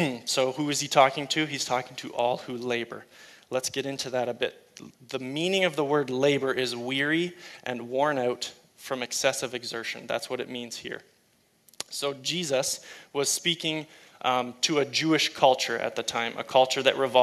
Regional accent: Heidelberg, Ontario, Canada; I grew up in Heidelberg, which is just out by St. Jacob's, spent most of my childhood there.

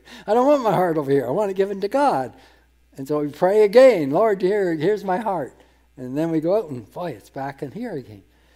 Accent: Hamilton, Ontario, Canada; when I was growing up in Hamilton as a teenager.

